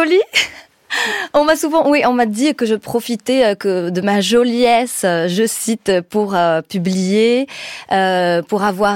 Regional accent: Morocco; Par exemple, dans mon cas, comme je suis marocaine, je viens d'un certain milieu, j'ai donc ce parcours de migration

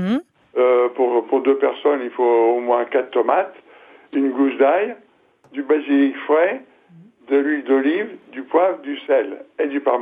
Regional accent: France; Je suis français, mais mes origines sont italiennes.

